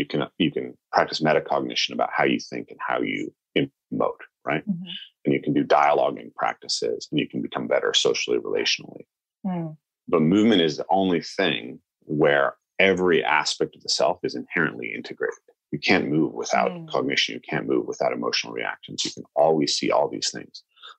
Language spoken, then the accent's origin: English; Northwest, United States; I'm a white American, right? I grew up in the Northwest, and I definitely grew up with this strong cultural sense that dancing was not for men.